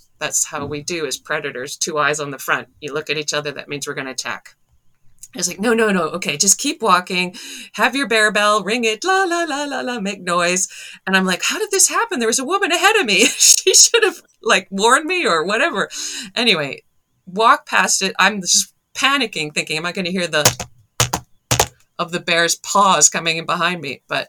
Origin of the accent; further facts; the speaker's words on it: Canada; growing up in Canada.